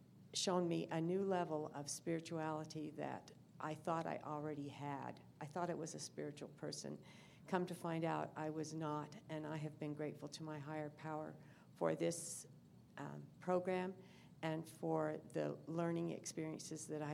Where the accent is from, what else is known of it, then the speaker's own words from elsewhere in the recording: Utah, United States; and I'm from Utah.